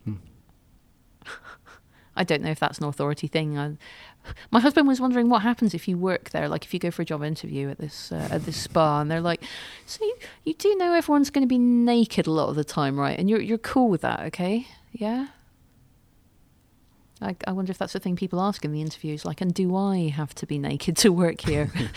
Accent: United Kingdom; Perhaps less so with my own. I am British.

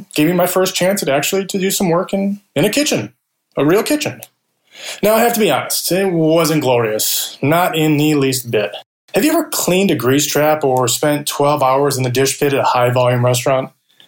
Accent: Michigan, United States; I grew up in Michigan and would come down from the Great Lakes State and spend my summer breaks working for my brother.

